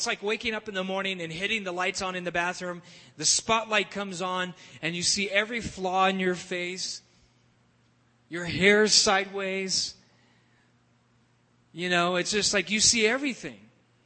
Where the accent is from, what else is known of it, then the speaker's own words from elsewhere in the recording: California, United States; Growing up in California, I spent a lot of time at the ocean